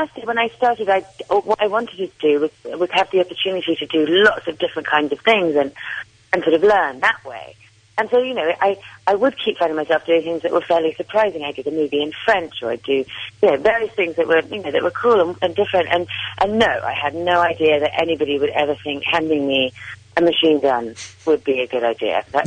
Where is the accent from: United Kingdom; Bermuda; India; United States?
United Kingdom; And I have the advantage of being British, so I can understand what he's saying